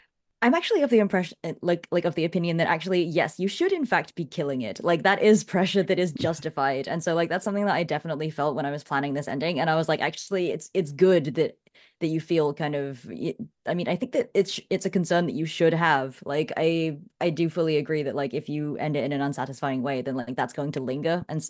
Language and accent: English; Canada; I'm Canadian and I have a Canadian domain.